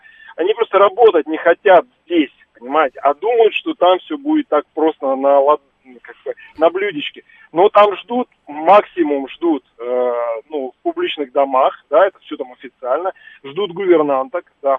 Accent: Russia; я на себе постоянно ощущал, что я там русский из России

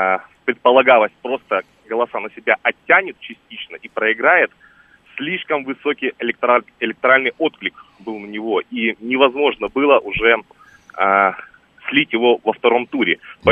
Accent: Krasnodar Krai, Russia; я сам с Кубани, у нас в станицах балакают, не говорят на украинском, но балакают.

